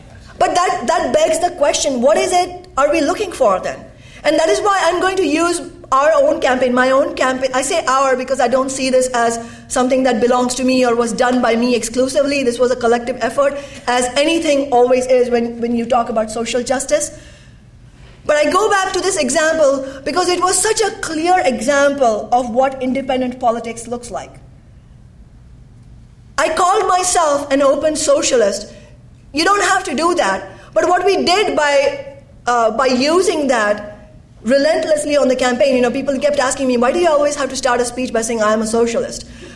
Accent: India; And you know, I come from India. We have a multitude of parties

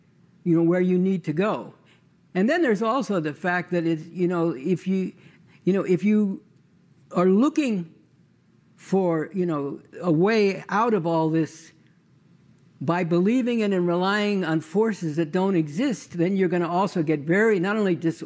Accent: Berkeley, California, United States; I grew up in Berkeley.

